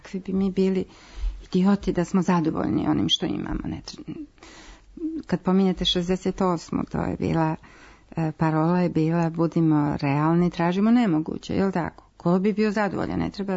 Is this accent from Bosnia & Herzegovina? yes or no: yes; Sarajevo, Federation of Bosnia and Herzegovina, Bosnia & Herzegovina; Ja sam iz Sarajeva